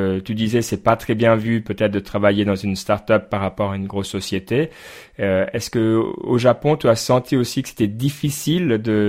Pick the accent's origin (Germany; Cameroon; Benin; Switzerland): Switzerland; Et pourtant, on est Suisse, hein